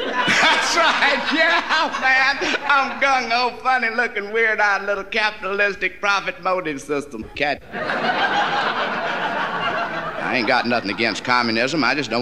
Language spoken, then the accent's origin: English; the South, United States; You got to know what you are. I am a Southerner. That's right. And I'm hip to all this prejudice and everything. I'm a white Southerner.